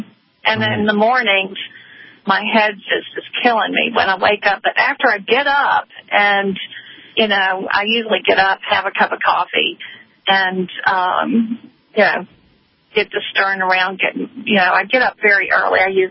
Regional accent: the South, United States

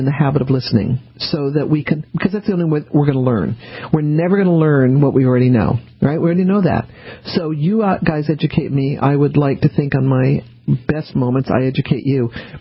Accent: New Orleans, Louisiana, United States; born there; look, I'm a Southerner, right? I was born in New Orleans.

